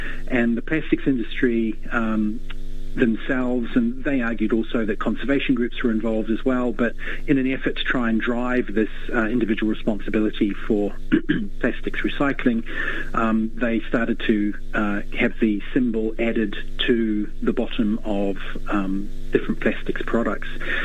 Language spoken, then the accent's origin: English; New Zealand; now in Australia; certainly as a New Zealander living in Australia, I think Australia generally does an excellent job.